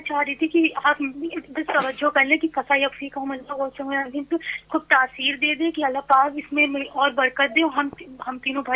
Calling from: Delhi, India; میں انڈیا سے بات کر رہی ہوں، دلی۔

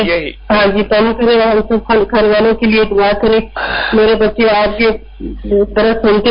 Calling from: Spain; میں اسپین سے بات کر رہی ہوں.

